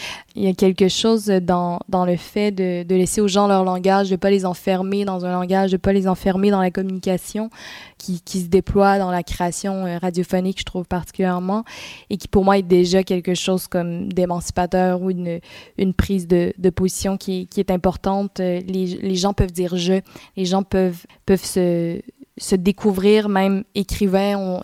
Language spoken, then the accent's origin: French; Quebec, Canada; une bataille importante, en tout cas chez nous au Québec.